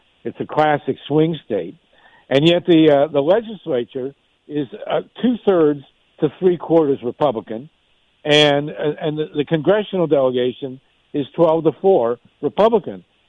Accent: Ohio, United States; Well, you know, I'm from Ohio. You know, I grew up there

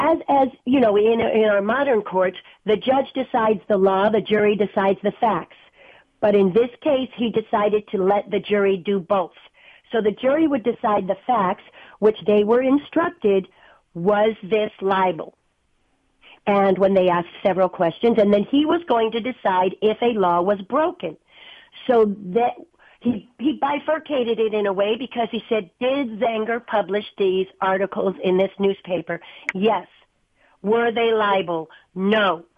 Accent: Columbia, South Carolina, United States; born there; I mean, I'm not biased. I was born in Columbia, South Carolina, so it's incredibly exciting to be able to bring our first feature as Grant Works Productions to South Carolina.

